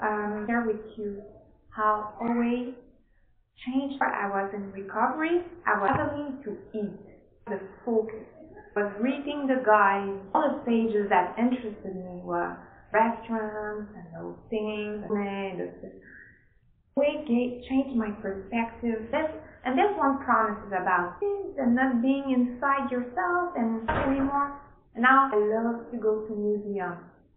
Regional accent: Quebec City, Quebec, Canada; I'm from Quebec City.

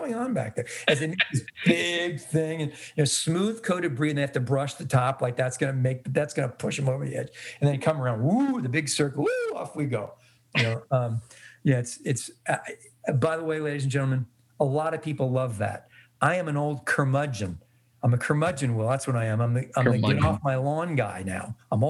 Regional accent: East Coast, United States; But I do miss my friends that I grew up with on the East Coast.

